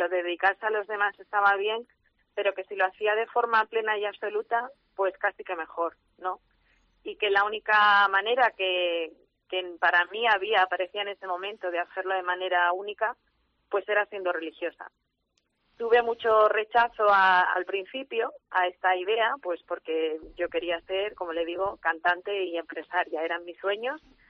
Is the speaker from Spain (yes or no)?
yes; Guadix, Andalusia, Spain; now in Cáceres, Spain; yo soy religiosa, hija de María, madre de la Iglesia. Llevamos ya unos cuantos añitos en la ciudad de Cáceres, pero soy natural de Guadix, un pueblo de Granada